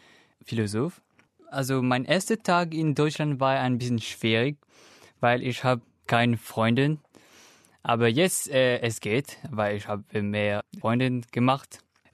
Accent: Mauritius; German is a second language; ich komme aus Mauritius. Mauritius ist ein kleinen Insel in den Indian Ocean. Ich bin 17 Jahre alt und ich bin natürlich im Jahr 1998 geboren.

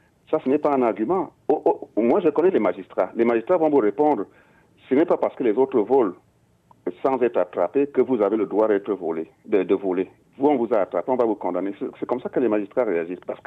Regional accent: Cameroon; Je vous assure, moi-même, je suis Camerounais, c'est pénible.

